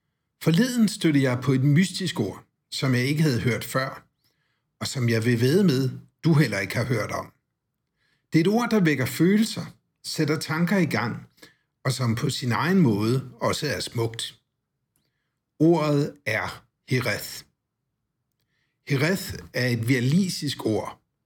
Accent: Haderslev, Region of Southern Denmark, Denmark; Haderslev, den by, hvor jeg voksede op og som jeg forlod i sommeren 1990.

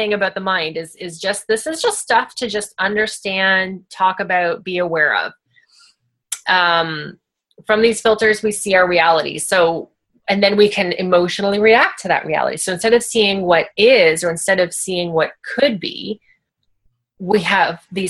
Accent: Canada; I'm from Canada, I am a white female

